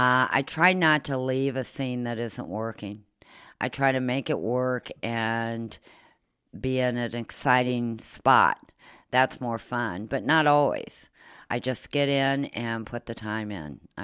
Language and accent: English; Ireland; It's a hard book to read, but being Irish, and I love his writing.